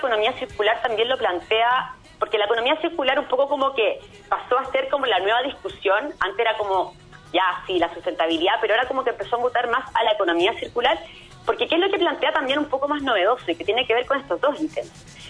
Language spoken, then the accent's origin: Spanish; Chile; nosotros como chilenos